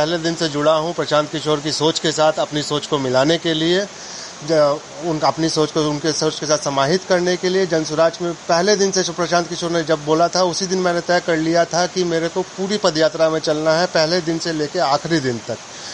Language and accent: Hindi; Patna, Bihar, India; मैं पटना से हूँ